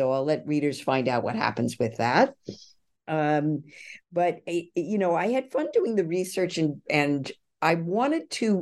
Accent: California, United States; my father, of course, was from the Azores and his family is from the Azores. I grew up in California myself.

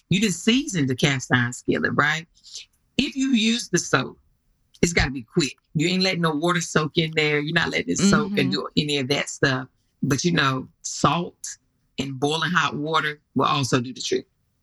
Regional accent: North Carolina, United States; You know, I'm from North Carolina, honey, so barbecue is a big thing.

